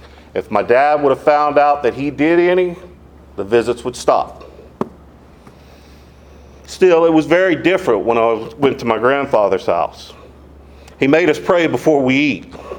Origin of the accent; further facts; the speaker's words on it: Texas, United States; now in Ville Platte, United States; I'm a transplant from Texas, been here 23 years.